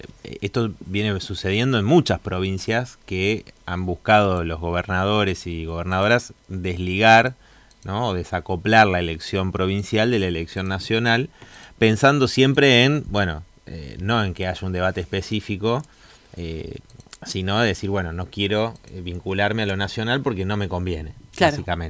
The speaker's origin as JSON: {"language": "Spanish", "region": "Córdoba", "country": "Argentina", "tie": "born there", "also_born_or_lived": "Mendoza", "said": "yo no soy de Buenos Aires, sino que nací en Córdoba y salí diputado, electo diputado por primera vez por Mendoza, ¿no? Donde viví muchos años."}